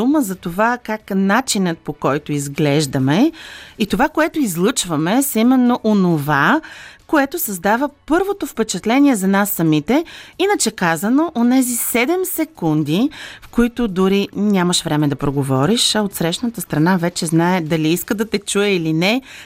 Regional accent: Northeast Bulgaria, Bulgaria; И аз съм от Северо-Източна България. Вие разбирате ли, че аз съм от Северо-Източна България?

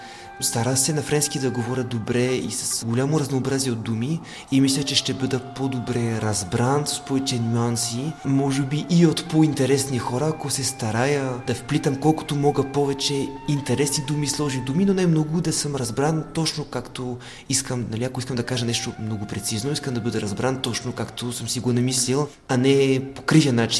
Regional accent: France; аз съм французин и гей

